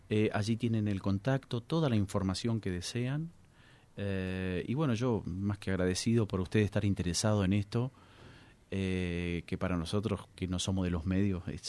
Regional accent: Corrientes, Argentina; now in Mar del Plata, Argentina; Soy correntino, pero hace mucho ya vivo en Mar del Plata. Desde el año 2015 vine, así que estoy instalado por adopción.

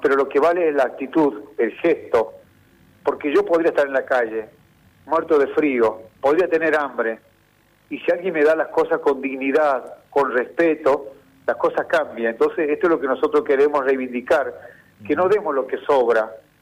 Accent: Salta, Argentina; Yo soy de Salta y en este momento estoy en Salta porque me vine acá a hacer la misión.

